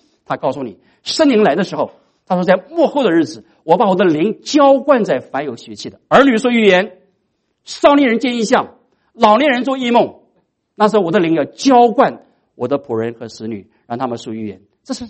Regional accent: China; 我们中国人说，外行人看什么？看热闹

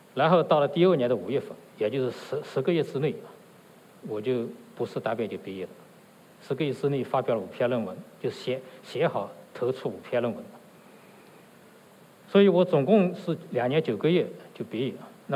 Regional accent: China; 我们从大陆来的无神论背景的唯物论背景的

